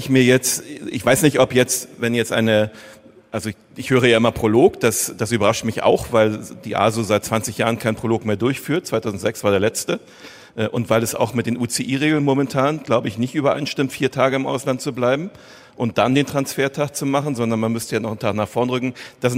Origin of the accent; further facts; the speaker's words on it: East Germany, Germany; Ich bin im Osten hier groß geworden.